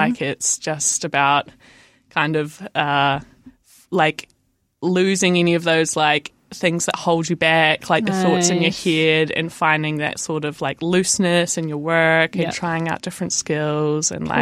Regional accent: Invercargill, Southland, New Zealand; now in Dunedin, New Zealand; I grew up in Waihopa in Vicargo and spent my whole school life there.

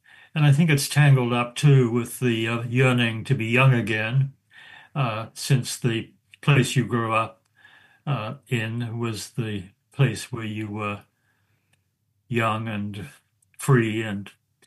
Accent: New Zealand; the power of a physical place, of landscape, for example, that is so much a part of being a New Zealander

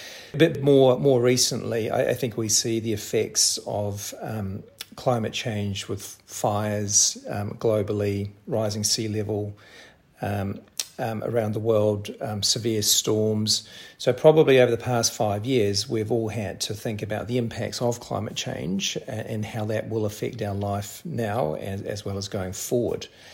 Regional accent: Wellington, New Zealand; also born or lived in Hong Kong / San Francisco, United States; in the United States, living in San Francisco. Before that, yes, born and bred in Wellington, and that is home. It continues to be home for me.

